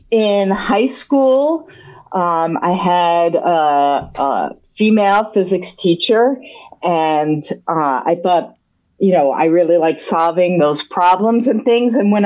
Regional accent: New Jersey, United States; now in Boston, United States; I am from New Jersey, surprisingly.

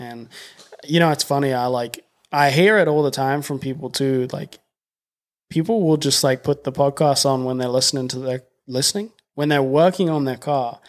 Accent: United Kingdom; moved away; They know that I'm British and I've been here for a while.

